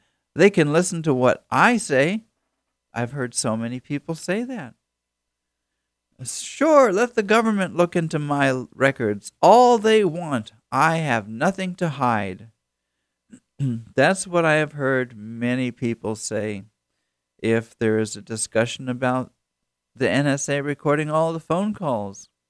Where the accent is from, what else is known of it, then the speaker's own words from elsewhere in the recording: United States; born there; And I thank God that I was born here in America.